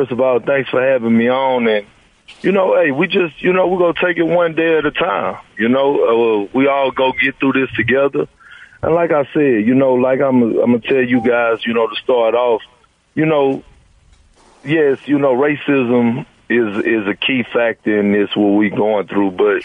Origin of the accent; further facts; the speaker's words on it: Beaumont, Texas, United States; growing up in Beaumont, Texas